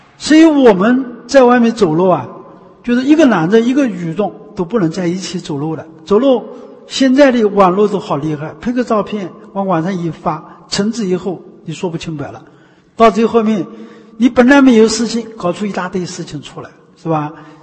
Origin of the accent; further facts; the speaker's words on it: China; 就是说我们中国人对坏的东西啊是不原谅的，一点都不原谅